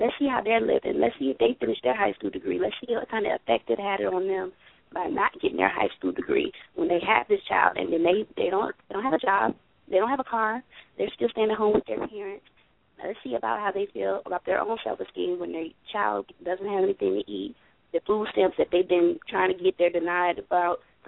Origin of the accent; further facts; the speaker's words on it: Flint, Michigan, United States; I'm from Flint, Michigan.